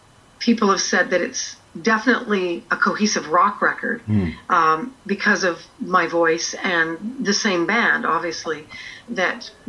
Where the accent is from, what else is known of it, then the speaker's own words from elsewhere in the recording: Canada; we're concentrating on Canada first because this is my home country.